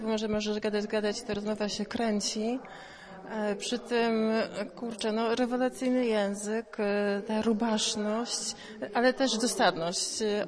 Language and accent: Polish; Jelenia Góra, Lower Silesian Voivodeship, Poland; now in Słupsk, Poland; bo ja nie byłam stąd, ja jestem z Leniej Góry.